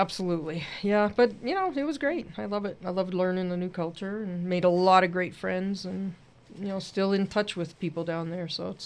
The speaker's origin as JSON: {"language": "English", "region": "Pennsylvania", "country": "United States", "said": "Well, I came from Pennsylvania, close to Philadelphia"}